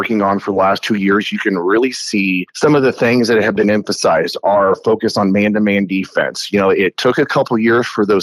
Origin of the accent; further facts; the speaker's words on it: Griswold, Connecticut, United States; I'm from Griswold originally